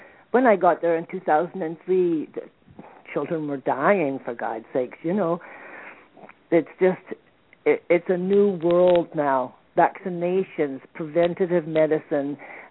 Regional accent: Rwanda; I travel between capital city Kigali and my hometown. It's a two-hour drive.

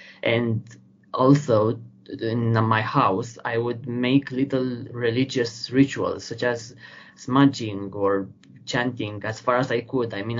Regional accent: Romania; I'm coming from Romania, being located near the Black Sea, hence my name, including a reference to the Balkans.

